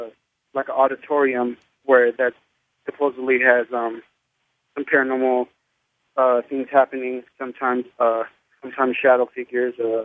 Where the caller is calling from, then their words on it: California, United States; from California.